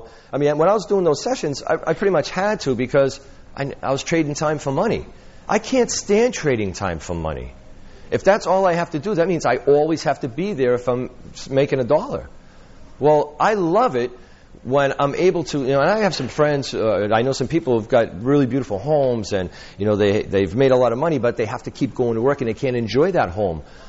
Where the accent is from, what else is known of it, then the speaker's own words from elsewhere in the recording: Boston, Massachusetts, United States; I'm sorry, I'm from Boston. I'm supposed to say harder.